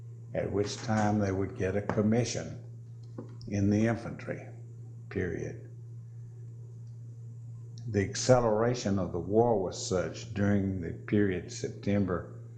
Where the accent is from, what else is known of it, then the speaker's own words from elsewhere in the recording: Lancaster, South Carolina, United States; now in Eden, United States; I was born and raised in Lancaster, South Carolina. My date of birth was May 9, 1923. And I lived in Lancaster until I went to Clemson as a student in 1940.